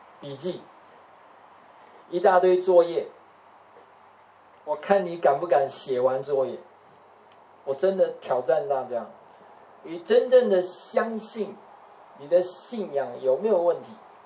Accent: China; 不要说我们中国人是一盘散沙

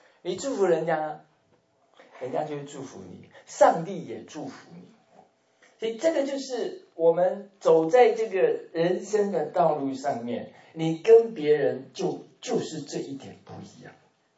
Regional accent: China; 我们每一个人从我们这个 Chinese 我们的中国人的后代当中呢，几乎没有例外的

